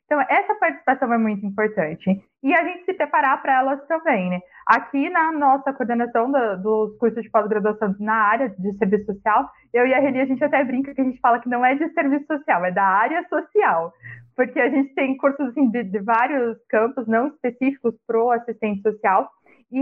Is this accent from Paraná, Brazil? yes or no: yes; Londrina, Paraná, Brazil; a gente é da mesma cidade, né, lá de Londrina, no norte do Paraná.